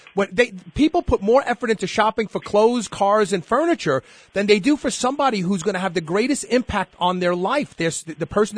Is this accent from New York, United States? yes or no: yes; Brooklyn, New York, United States; we have an old saying when I grew up in Brooklyn on the streets, and I heard my father use this term first.